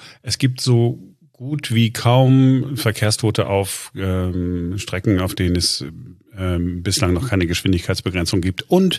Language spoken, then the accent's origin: German; Duisburg, North Rhine-Westphalia, Germany; now in Berlin, Germany; Ich bin von Berlin in meine Heimatstadt Duisburg gefahren